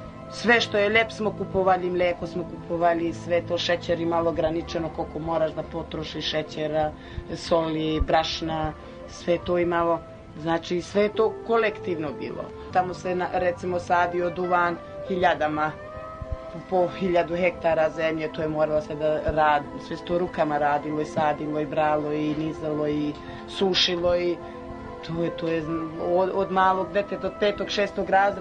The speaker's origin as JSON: {"language": "Serbian", "town": "Kamenica", "region": "Shkodër County", "country": "Albania", "tie": "born or raised there", "moved": "yes", "lives_now": "Kosovo", "said": "Da, rođena sam u Albaniji, selo Kamenica, 1969. godine. Tamo sam do 5 godina bila u jednom drugom selu"}